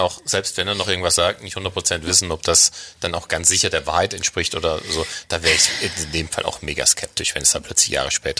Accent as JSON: {"language": "German", "country": "Germany", "tie": "born or raised there", "also_born_or_lived": "Switzerland"}